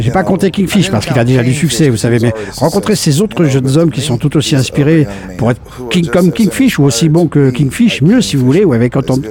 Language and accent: French; Louisiana, United States; Je viens de Louisiane, quand même.